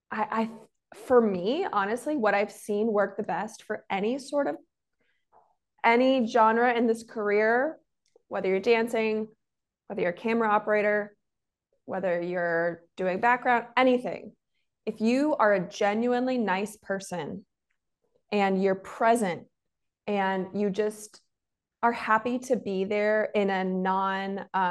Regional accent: Scottsdale, Arizona, United States; now in Los Angeles, United States; I grew up in Arizona, Scottsdale. There weren't a ton of like theater opportunities.

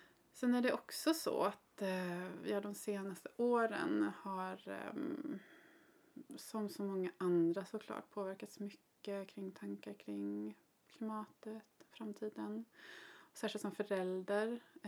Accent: Kronoberg County, Sweden; also born or lived in Stockholm; jag är född och uppvuxen i Småland, i Kronobergs län. Och bodde här tills jag var 19, då jag flyttade till Stockholm.

